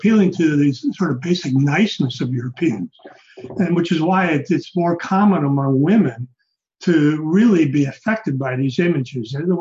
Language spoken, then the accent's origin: English; Wisconsin, United States; when I was a kid, you know, I'm from Wisconsin, and they'd have these migrant workers.